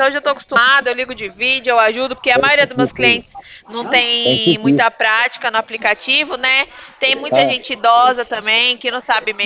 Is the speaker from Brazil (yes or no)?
yes; Barretos, São Paulo, Brazil; Não, eu sou de Barreto, São Paulo.